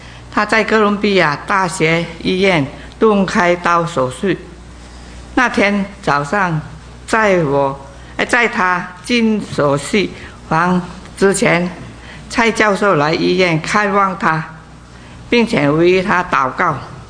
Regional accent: Malaysia; 我是从马来西亚来的，很高兴今天是我受浸归入基督的日子

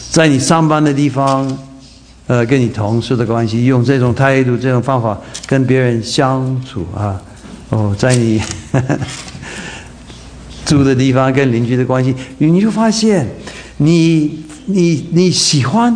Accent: Taiwan; 我们台湾话说紧加厚

